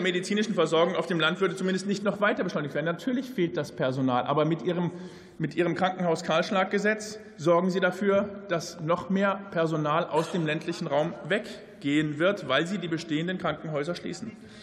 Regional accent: Lower Saxony, Germany; Ich mache das mal beispielhaft deutlich an meiner Heimat, der ostfriesischen Halbinsel.

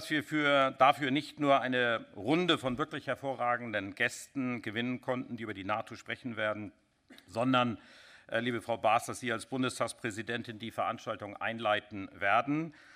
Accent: Schleswig-Holstein, Germany; das ist für mich als Schleswig-Holsteiner nicht ganz leicht, in Niedersachsen

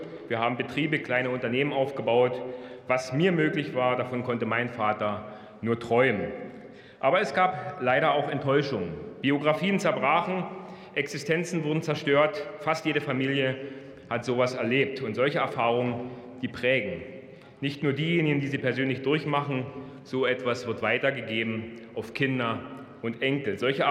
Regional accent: eastern Germany, Germany; Die Einheit, das kann ich und darf ich als Ostdeutscher so sagen, hat meine Heimat verändert.

